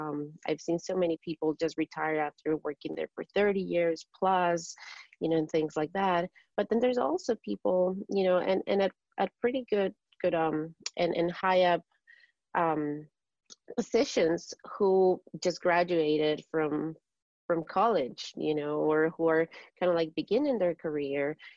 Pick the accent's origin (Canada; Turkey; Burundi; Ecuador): Ecuador; English is a second language; moved away as an adult; now in United States; I'm from Ecuador, and when I first arrived to this country